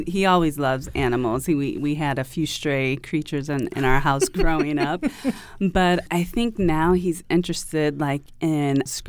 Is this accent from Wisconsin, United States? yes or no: yes; Milwaukee, Wisconsin, United States; Well, I'm from Milwaukee, Wisconsin. I grew up there all my life, and I moved around a lot in Milwaukee, so I lived in different parts of the town, but I mostly grew up on the north side of Milwauke